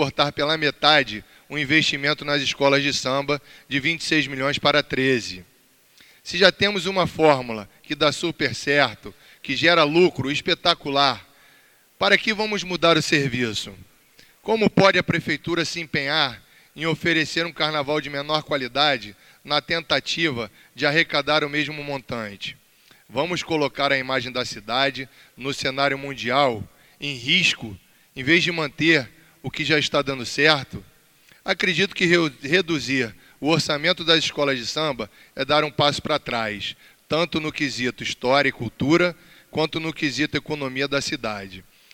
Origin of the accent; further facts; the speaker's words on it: Rio de Janeiro, Brazil; Sou nascido e criado em Vila Isabel, um dos berços do samba carioca.